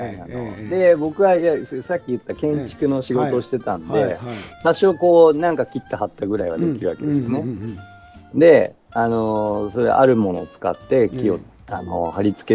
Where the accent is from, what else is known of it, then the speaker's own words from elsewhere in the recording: Yamagata, Japan; あ僕山形なんですけど、宮城、隣の宮城